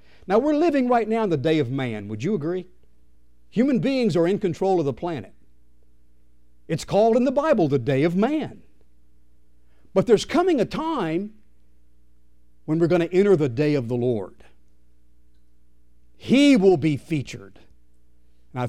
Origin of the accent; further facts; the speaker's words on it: Yazoo City, Mississippi, United States; born there; When I was born in Yazoo City in 1944 at King's Daughters Hospital, it's no longer there, they gave me a social security number.